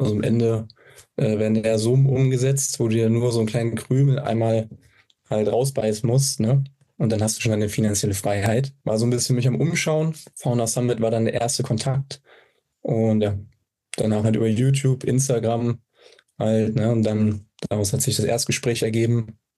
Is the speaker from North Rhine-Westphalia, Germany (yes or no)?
no; Frankfurt, Hesse, Germany; 23, komme aus Frankfurt